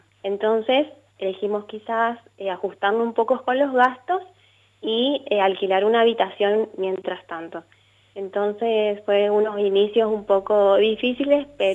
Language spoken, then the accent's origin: Spanish; El Dorado, Misiones, Argentina; Yo soy del Dorado, entonces me fui a estudiar a Posadas, en la UCAMI.